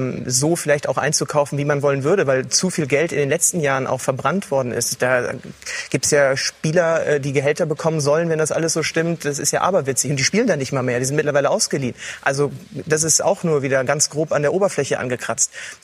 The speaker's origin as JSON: {"language": "German", "region": "North Rhine-Westphalia", "country": "Germany", "said": "Ich komme aus der Region, bin zwar kein Kind des Ruhrgebiets, aber als Westfale mit 40 Minuten zur Arena durchaus mit vielen Kontakten dahin."}